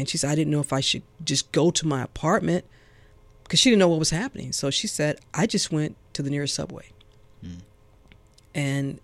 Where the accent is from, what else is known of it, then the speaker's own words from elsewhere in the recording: United States; So I didn't have time to absorb it all as just an American, as a citizen, as a resident, to take that all in and deal with my emotions.